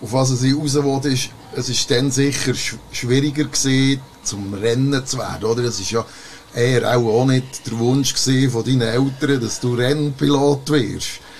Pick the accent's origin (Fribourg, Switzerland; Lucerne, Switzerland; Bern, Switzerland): Bern, Switzerland; Safnern; sondern wir sind beide in Safnern aufgewachsen.